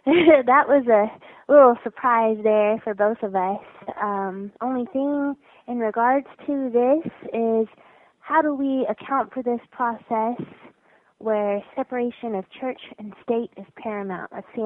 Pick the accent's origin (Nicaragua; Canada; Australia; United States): United States; Texas; Now, y'all know I'm from Texas, so.